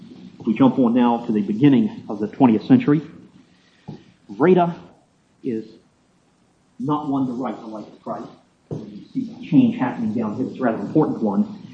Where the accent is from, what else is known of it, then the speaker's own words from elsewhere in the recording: Arlington, Virginia, United States; I grew up in Arlington, Virginia. Parents were Bible believers and attended a Southern Baptist church down there.